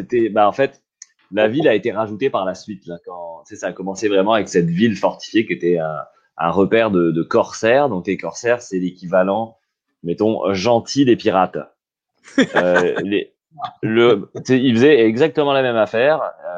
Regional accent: Saint-Malo, Brittany, France; C'est ma ville natale, ouais.

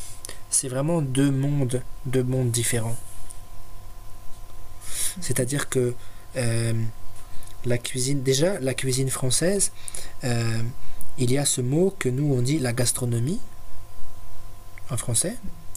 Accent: France; je vois en Suède, quand je dis aux gens que je suis français

